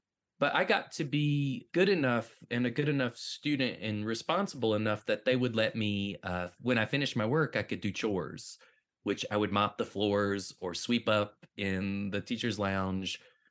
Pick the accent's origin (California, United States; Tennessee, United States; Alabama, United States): Tennessee, United States; Winchester; So I grew up in Winchester, Tennessee, and I don't want to make it seem like it's the middle of nowhere.